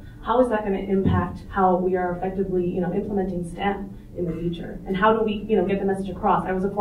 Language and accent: English; Arizona, United States; now in California, United States; So, you know, I come from Arizona originally, and talking about the legislature being difficult.